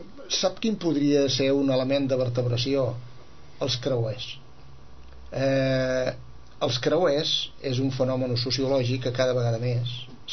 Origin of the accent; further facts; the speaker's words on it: Catalonia, Spain; Jo volia fer una consideració perquè estem a Sitges. Jo sóc del Garraf.